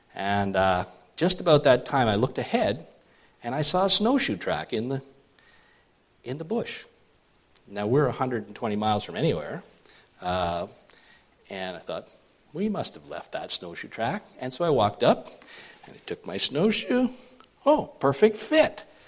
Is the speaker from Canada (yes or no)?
yes; Canada; We're from Canada.